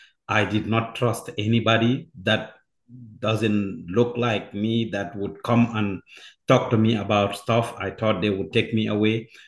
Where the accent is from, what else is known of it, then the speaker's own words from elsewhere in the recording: Gambia; also born or lived in Anchorage, Alaska; now in United States; I am from the Gambia, the tiniest country in mainland Africa.